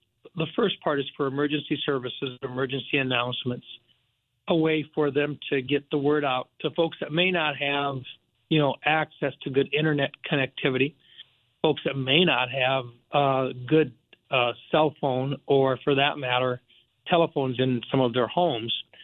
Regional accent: South Dakota, United States; For, you know, I'm from South Dakota, and there are four stations in South Dakota that I were concerned with.

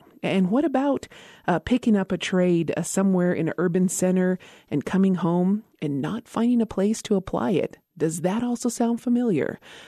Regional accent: Isleta Pueblo, New Mexico, United States; from Isleta Pueblo.

